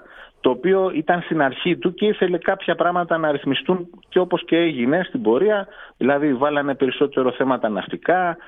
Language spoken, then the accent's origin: Greek; Piraeus, Attica, Greece; έχω συγγενείς από τη Βόρεια Ελλάδα. Αλλά γεννήθηκα και μεγάλωσα στον Πειραιά, όπου και εδώ μένω.